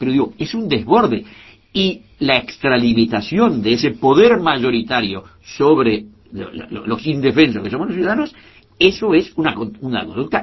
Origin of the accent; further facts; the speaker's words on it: Uruguay; Yo pertenezco al más rancio plebeyo. Soy un uruguayo de muchas generaciones acá